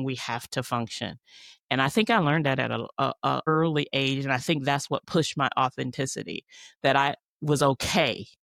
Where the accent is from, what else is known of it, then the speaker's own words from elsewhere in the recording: the South, United States; I actually believe I learned that skill growing up in the South.